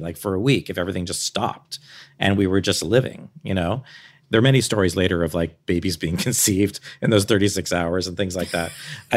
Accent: Canada

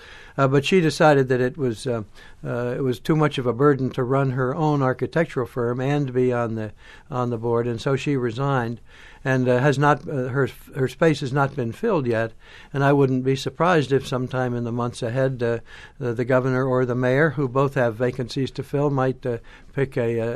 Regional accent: Montclair, New Jersey, United States; also born or lived in Illinois; No, I was born in Illinois, but at the age of two, my family moved to New Jersey, and I grew up in Montclair, New Jersey, went to public schools there and to high school there.

